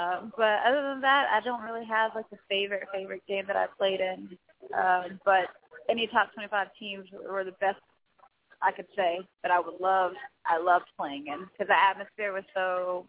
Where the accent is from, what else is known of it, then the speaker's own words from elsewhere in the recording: San Antonio, Texas, United States; from San Antonio, Texas.